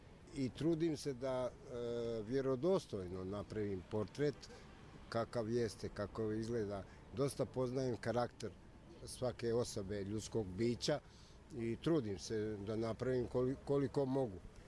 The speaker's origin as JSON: {"language": "Croatian", "town": "Opatija", "region": "Primorje-Gorski Kotar County", "country": "Croatia", "tie": "born or raised there", "also_born_or_lived": "Bosanska Krupa, Bosnia and Herzegovina / Italy", "said": "rodom iz Bosanske Krupe, odrastao u Opatiji i u Italiji."}